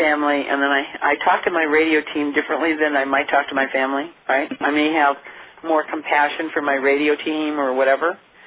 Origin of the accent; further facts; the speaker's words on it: Santa Paula, California, United States; I grew up in Santa Paula, California, Gail, where the highest paid person was an oil driller, rigger.